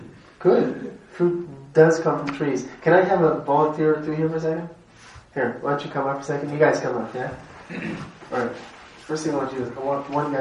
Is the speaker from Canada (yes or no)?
yes; Montreal, Quebec, Canada; I'm from Montreal originally